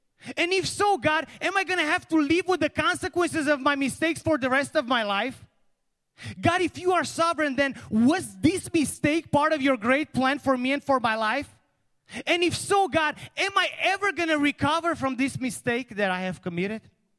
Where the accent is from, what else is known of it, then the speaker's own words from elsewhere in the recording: Romania; I grew up in Romania, and in 1991, I started going to school, first grade, and I had the same professors that were teaching in the communist system.